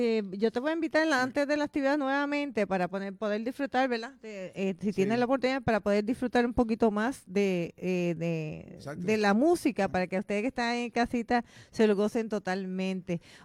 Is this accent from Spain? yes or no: no; Puerto Rico; como somos puertorriqueños y siempre nos la inventamos